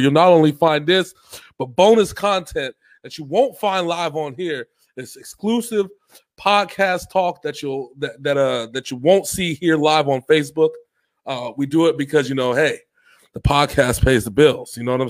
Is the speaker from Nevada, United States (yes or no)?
yes; Las Vegas, Nevada, United States; Everybody that came from Vegas, that lived in Vegas, that grew up in Vegas, like I grew up in Vegas